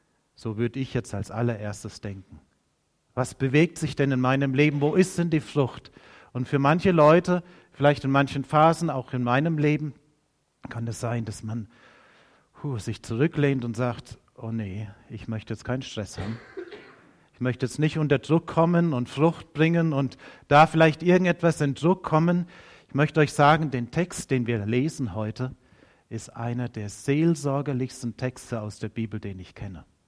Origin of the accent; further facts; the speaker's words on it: Heubach, Baden-Württemberg, Germany; ich komme aus Heubach, war viele Jahre dort Pastor